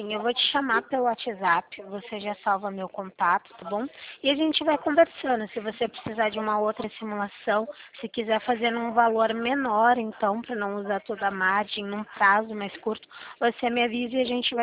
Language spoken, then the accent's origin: Portuguese; Limeira, São Paulo, Brazil; Eu sou do município de Limeira, no estado de São Paulo.